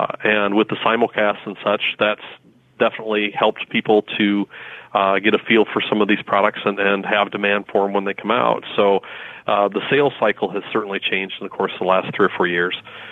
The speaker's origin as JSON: {"language": "English", "region": "Midwest", "country": "United States", "accent": "Midwest", "said": "my Midwest accent probably isn't going to cut it."}